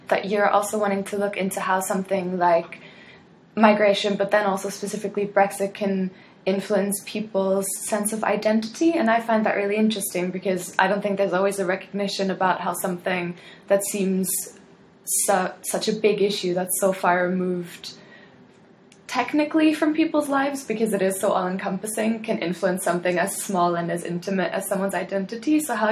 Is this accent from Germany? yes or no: yes; Germany; I'm from Germany, but I did my bachelor's degree here.